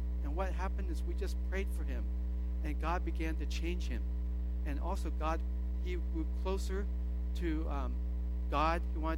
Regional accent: Davis, California, United States; And when I went back to Davis, my hometown, I said, Lord, just help me to be your agent, to even reach out to some of my classmates.

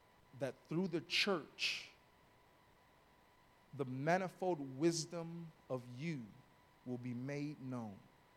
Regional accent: Los Angeles, California, United States; Okay, now listen, I'm from South Central, you guys. I know the deal when gunshots pop up, okay?

